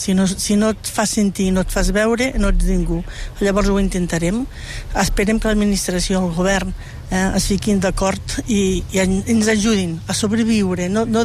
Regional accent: Catalonia, Spain; No, som del Pla d'Urgell, el Pla d'Urgell reguem pel canal d'Urgell.

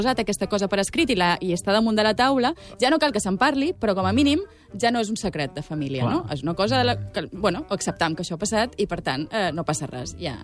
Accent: Balearic Islands, Spain; Soc de Mallorca, llavors la illa i la família és refugi

